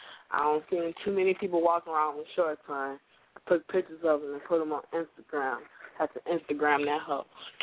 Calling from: Burnsville, United States; I'm from Burnsville, and I was just calling to give, you know, some support to you guys.

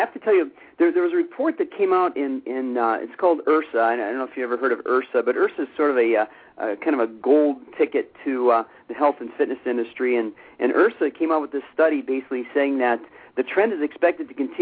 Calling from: Cleveland, Ohio, United States; From the big city of Cleveland, Ohio, the Mistake on the Lake, as it's commonly known as here.

